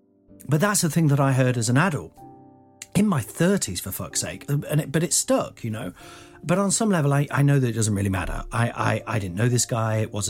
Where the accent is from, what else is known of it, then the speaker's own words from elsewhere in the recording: Nottingham, East Midlands, United Kingdom; So I grew up in Nottingham, which is in the Midlands